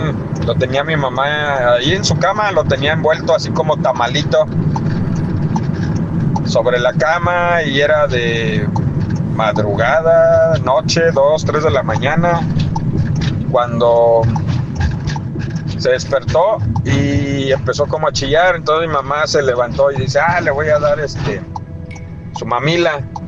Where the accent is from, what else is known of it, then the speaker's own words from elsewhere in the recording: Xochimilco, Mexico City, Mexico; allá en casa de mis papás, allá en Xochimilco, de donde soy originario.